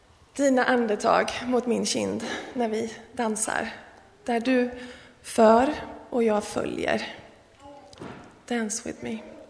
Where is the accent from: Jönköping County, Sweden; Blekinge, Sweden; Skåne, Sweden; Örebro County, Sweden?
Örebro County, Sweden; Odensbacken; Jag är född i Örebro och uppvuxen på Närkeslätten i Odensbacken.